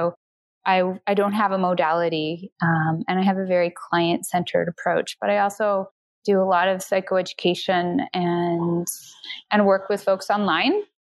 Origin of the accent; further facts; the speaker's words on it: Canada; Well, I'm Canadian. I live in Toronto. I've been here for about 20 years.